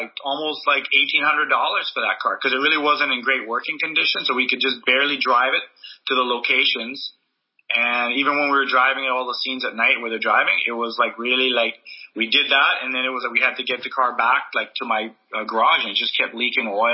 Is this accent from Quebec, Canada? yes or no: no; Winnipeg, Manitoba, Canada; when I was just out of high school, I grew up in Winnipeg.